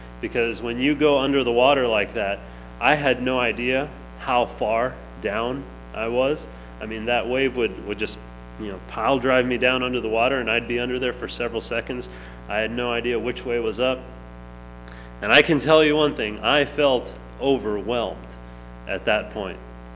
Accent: Long Beach, California, United States; but I grew up in Long Beach, and as the name would suggest, there's lots of beaches in Long Beach, and it was a blessing to grow up there.

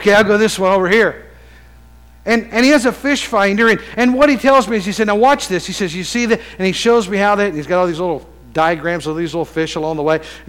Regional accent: West Virginia, United States; Now, we had this little lake nearby our place where I grew up in West Virginia.

